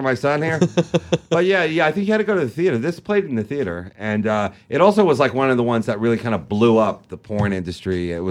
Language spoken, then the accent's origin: English; Long Island, New York, United States; And, you know, we're both from Long Island.